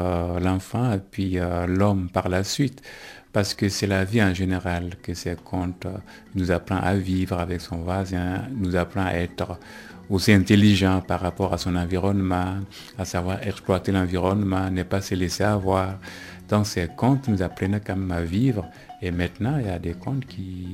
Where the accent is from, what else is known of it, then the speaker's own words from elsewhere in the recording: Burkina Faso; moved away as an adult; now in Switzerland; bonjour. Je suis originaire du Burkina Faso, j'ai 56 ans et cela fait bientôt 30 ans que je vis en Suisse